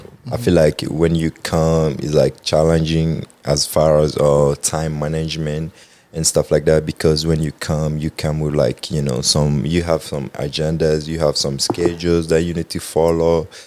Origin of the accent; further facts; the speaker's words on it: Mali; I'm from West Africa, Mali. Yeah, student athlete at ISU. Play basketball here. Been here for like 5 years now.